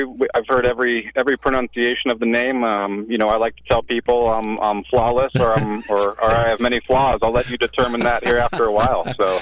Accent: Greeley, Colorado, United States; Growing up in Greeley, is like, that's only a couple-hour drive, so I'm going to head out there, check it out.

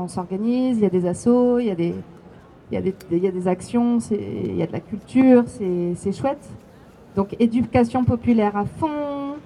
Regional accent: Provence-Alpes-Côte d'Azur, France; Je viens de la Côte d'Azur, hein, pour vous expliquer.

